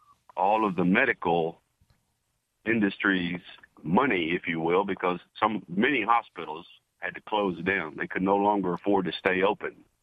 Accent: Tyler, Texas, United States; Hi, I'm actually from Tyler

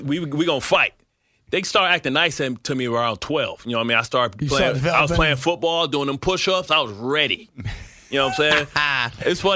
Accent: Detroit, Michigan, United States; Man, it doesn't get any funnier than being growing up in Detroit in the 80s during the crack and gang era, man.

